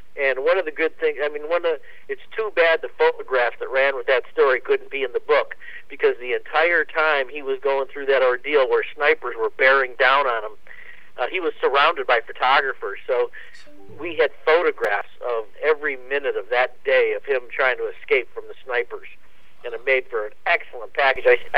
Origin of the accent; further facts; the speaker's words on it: Bay Village, Ohio, United States; when I grew up in Bay Village, and I went to high school at St. Ed's